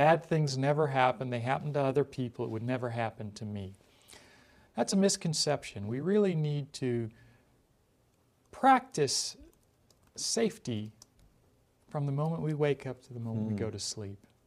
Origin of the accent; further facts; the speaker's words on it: Canada; also born or lived in Jamaica; now in United States; I was born in Jamaica and then grew up half my life in Canada and have lived here in the United States for 30 plus years.